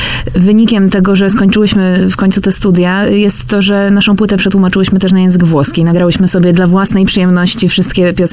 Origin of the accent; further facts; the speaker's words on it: Poznań, Greater Poland Voivodeship, Poland; now in Warsaw, Poland; my pochodzimy z Poznania i nasza rodzima parafia to jest właśnie parafia palotyńska. I po przeprowadzce do Warszawy 10 lat temu